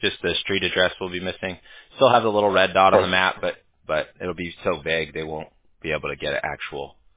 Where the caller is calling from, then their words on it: California, United States; We're calling you from Orange County, California, so I could see the beach